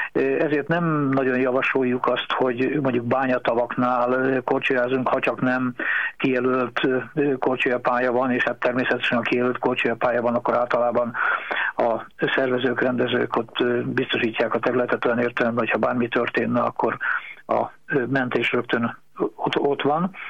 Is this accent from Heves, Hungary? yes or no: yes; Tiszanána, Heves, Hungary; Én emlékszem gyerekkoromban arra, Tiszanánál nőttem fel